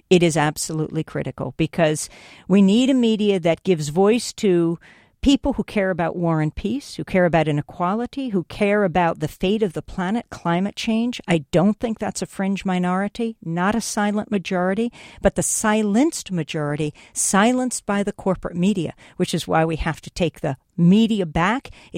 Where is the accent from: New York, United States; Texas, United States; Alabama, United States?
New York, United States; I come from New York.